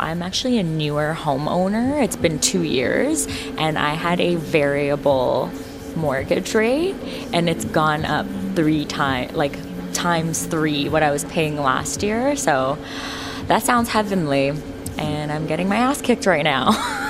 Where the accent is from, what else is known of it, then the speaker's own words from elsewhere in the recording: Toronto, Ontario, Canada; So I was born and raised in Toronto. Mm. Went to school here, live here. Mm-hmm. Yeah, been here my whole life.